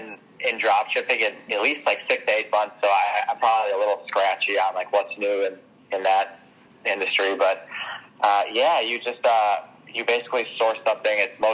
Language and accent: English; Chicago, Illinois, United States; So I grew up in Chicago, as you know, Gabby.